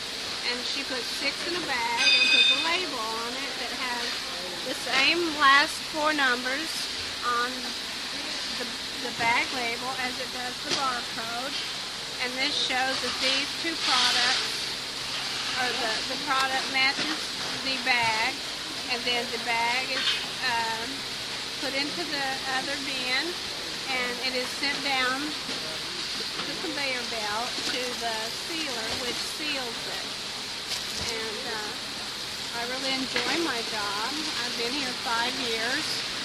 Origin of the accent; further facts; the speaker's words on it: Black Mountain, North Carolina, United States; and I'm from Black Mountain